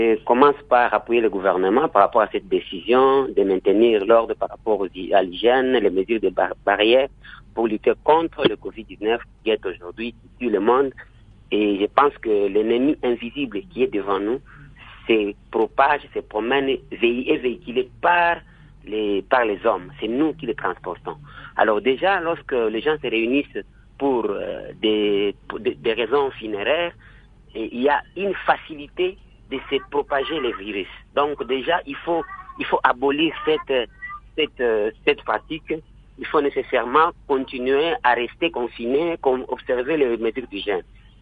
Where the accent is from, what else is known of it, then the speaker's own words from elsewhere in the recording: DR Congo; en tant que Congolais